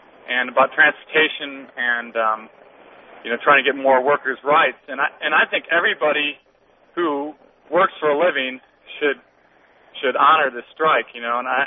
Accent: Lansing, Michigan, United States; I grew up in Lansing, Michigan, and, you know, I just watched my whole state just deteriorate.

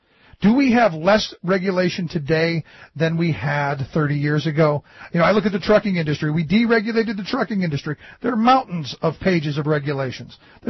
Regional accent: Cleveland, Ohio, United States; So evidently I grew up in Cleveland, the place where the river caught on fire because of the steel mill.

